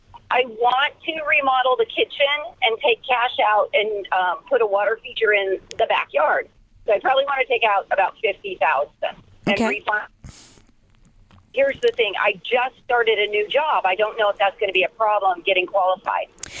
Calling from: Palm Springs, California, United States; I'm calling from Palm Springs, is where I live.

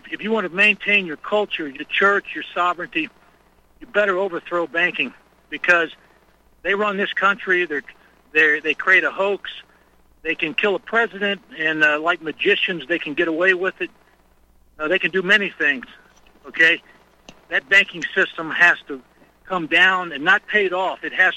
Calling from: Georgia, United States; I'm calling from Georgia.

